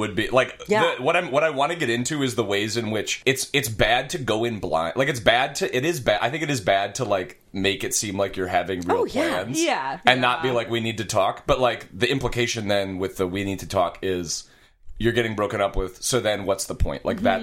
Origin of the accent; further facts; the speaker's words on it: Wisconsin, United States; So I'm from Wisconsin and grew up hunting deer.